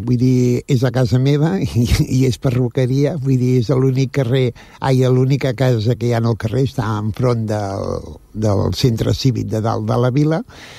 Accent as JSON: {"language": "Catalan", "town": "Badalona", "region": "Catalonia", "country": "Spain", "said": "que som de Badalona"}